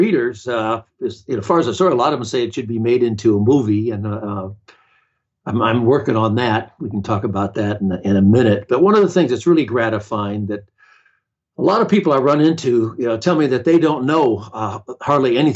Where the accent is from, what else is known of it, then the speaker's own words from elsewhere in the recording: Pasadena, California, United States; Well, I was born in Pasadena, California. I was raised and lived in Southern California my entire life.